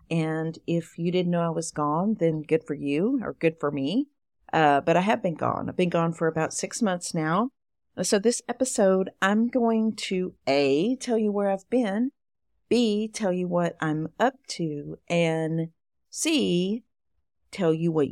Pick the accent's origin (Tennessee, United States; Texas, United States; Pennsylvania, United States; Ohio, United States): Texas, United States; accent: East Texas drawl; I've always been a little bit self-conscious of my accent. I don't know why. But I decided to go all in with the East Texas drawl, y'all.